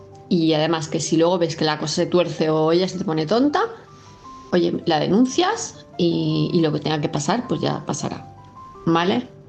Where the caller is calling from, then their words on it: Palma, Balearic Islands, Spain; de Palma de Mallorca